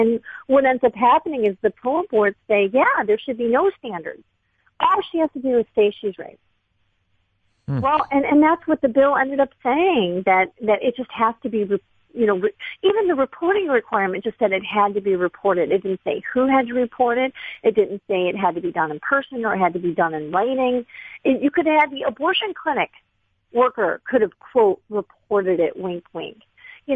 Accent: Michigan, United States; First of all, I'm from Michigan, where we've never had a rape exception in a single law ever

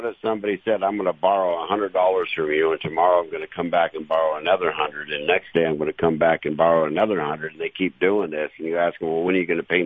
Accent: Los Angeles, California, United States; I grew up here in the Los Angeles area in a family of 11.

